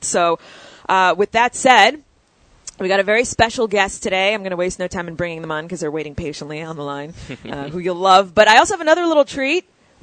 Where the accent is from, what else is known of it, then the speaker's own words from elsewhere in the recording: New York, United States; And I'm a New Yorker, so I appreciated it.